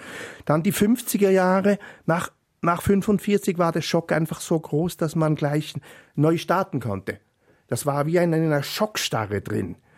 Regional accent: Basel, Basel-Stadt, Switzerland; moved away; Wenn ich von meinem Zimmer aus dem Fenster schaute, sah ich ebenfalls Frankreich, das bei uns in Basel-Elsass heißt. Und das war alles also auch sehr nah und ich konnte auch sehr bald ziemlich gut Französisch.

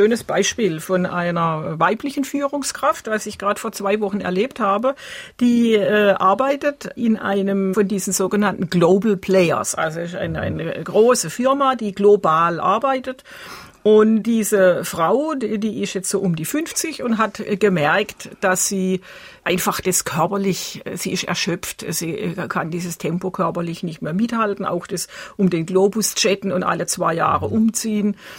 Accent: South Germany, Germany; und ich bin ja Süddeutsche.

